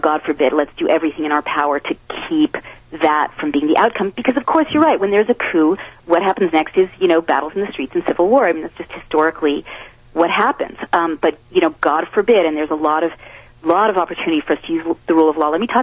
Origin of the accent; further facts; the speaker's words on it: San Francisco, California, United States; In San Francisco.